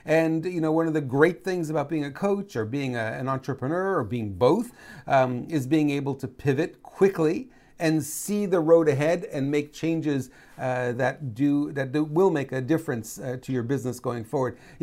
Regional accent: Canada; I grew up in Canada, I know.

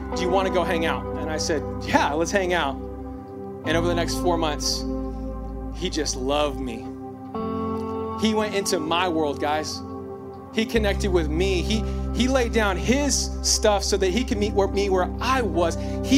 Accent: Bakersfield, California, United States; I'm from Bakersfield, California. Any Bakersfield people? Love you, Mom.

